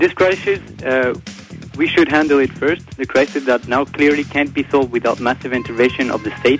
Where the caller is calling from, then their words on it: Montreal, Quebec, Canada; Hello. I'm calling you from Montreal.